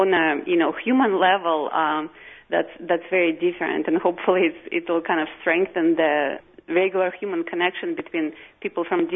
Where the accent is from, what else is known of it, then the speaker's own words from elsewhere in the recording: Minsk, Belarus; now in United States; I'm from Minsk, from Belarus, and there I attended a specialized art school.